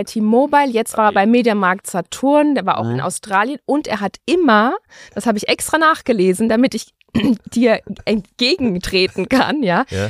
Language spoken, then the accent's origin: German; Bayreuth, Bavaria, Germany; Das ist meine Heimat, da lässt du nicht drüber.